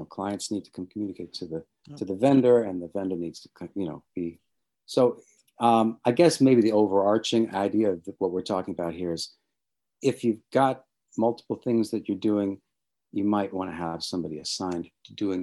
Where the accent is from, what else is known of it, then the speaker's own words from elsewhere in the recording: Washington, District of Columbia, United States; I grew up in Washington, D.C., in an atheist family